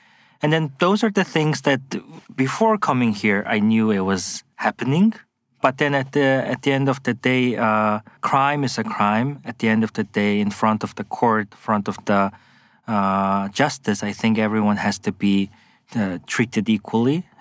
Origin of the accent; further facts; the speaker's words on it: Mongolia; Mongolia, because we are a post-Soviet country, our education system is still going through a reform. So growing up in Mongolia, the Mongolian history, like courses in secondary school, aren't really enough.